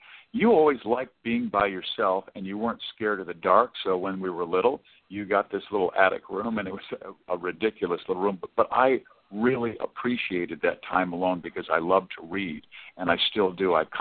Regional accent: Merriam, Kansas, United States; And I was raised in Merriam, Kansas, one of five children. I'm in the middle.

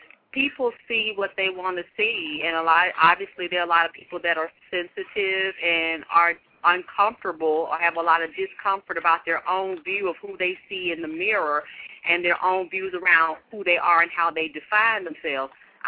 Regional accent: Atlanta, Georgia, United States; Well, I'm from Atlanta, Georgia, and I grew up in a very religious home.

